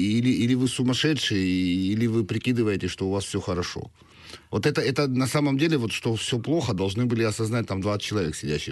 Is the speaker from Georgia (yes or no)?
yes; Georgia; так как я грузин по национальности, я это даже не скрываю, у нас больше этой византийщины всегда, и мы ближе были к Византии всегда